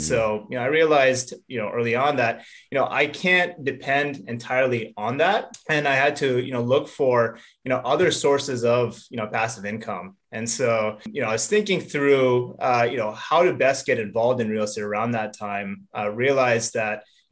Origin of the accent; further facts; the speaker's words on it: Virginia, United States; I moved back to where I grew up in Northern Virginia.